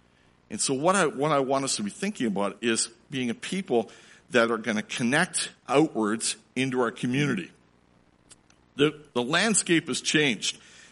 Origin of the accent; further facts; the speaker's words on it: Toronto, Ontario, Canada; When I was growing up in Toronto, in our part, there were probably three languages that I remember.